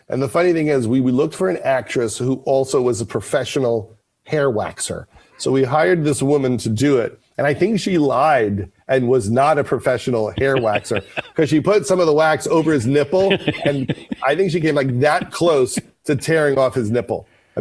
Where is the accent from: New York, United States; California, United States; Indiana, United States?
New York, United States; Long Island; I'm from Long Island. I could relate.